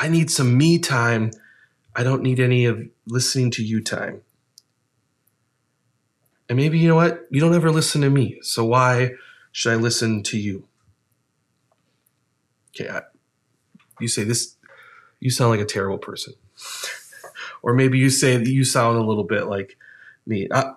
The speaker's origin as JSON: {"language": "English", "region": "Ohio", "country": "United States", "said": "I just won the sports trivia question, and I'm from Ohio, and yada, yada."}